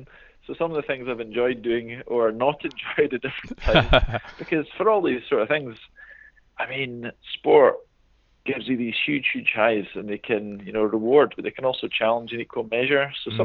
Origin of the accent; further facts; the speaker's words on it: Kenya; now in United Kingdom; So I grew up in Kenya. And the part of Kenya I grew up in is a beautiful part of the world. And people are just outside all the time.